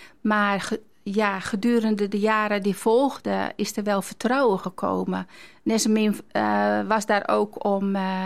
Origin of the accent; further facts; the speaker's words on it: Veenendaal, Utrecht, Netherlands; ik ben ook christelijk opgevoed. Ik ben in Veenendaal opgegroeid.